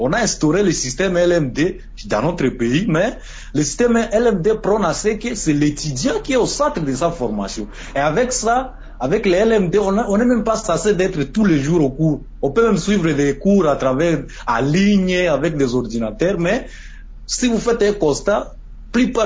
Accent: DR Congo; ici chez nous en RDC

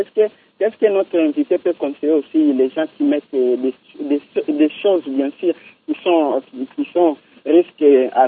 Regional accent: Kalima, Maniema, DR Congo; Ici, chez nous, à Kalima

